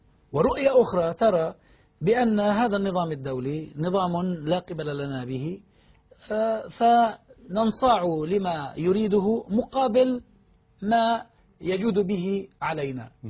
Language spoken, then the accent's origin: Arabic; Palestine; وأنا كفلسطيني أريد دولة أخرى تضاف إلى هذا الفساد والفشل؟